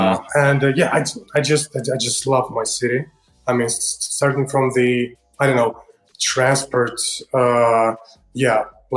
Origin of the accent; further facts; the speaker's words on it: Moscow, Russia; I'm a Russian citizen. I'm from Moscow, right?